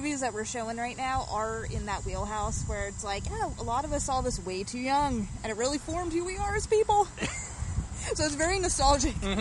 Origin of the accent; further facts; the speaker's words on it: Indiana, United States; I'm from the Midwest. Grew up in Indiana, and then my husband is from Nebraska.